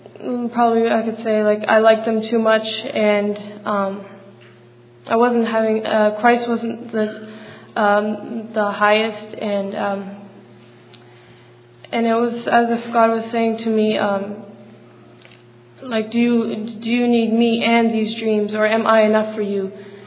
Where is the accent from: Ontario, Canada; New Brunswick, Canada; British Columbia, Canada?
Ontario, Canada; and I'm from Ontario, Canada.